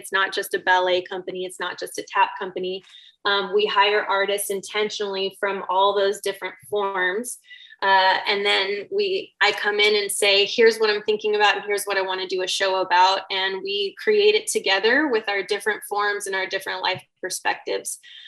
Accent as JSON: {"language": "English", "town": "Austin", "region": "Texas", "country": "United States", "tie": "born or raised there", "said": "Well, I grew up here in Austin, and growing up here"}